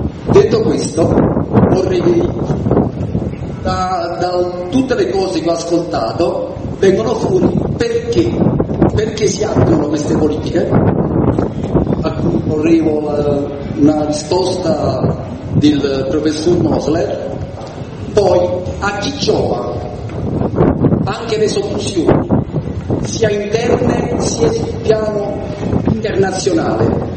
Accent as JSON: {"language": "Italian", "town": "Naples", "region": "Campania", "country": "Italy", "said": "vengo da Napoli"}